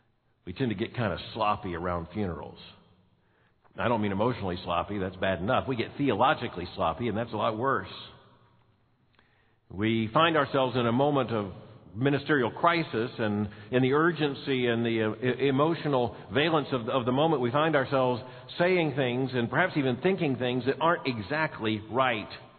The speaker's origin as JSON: {"language": "English", "region": "Florida", "country": "United States", "said": "It didn't help that there was 10 inches of snow the night before, and I'm from Florida."}